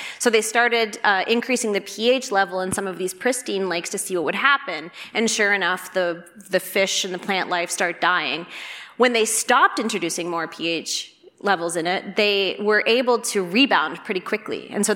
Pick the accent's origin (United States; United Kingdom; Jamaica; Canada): Canada; where I'm Canadian, and you had a town called Sudbury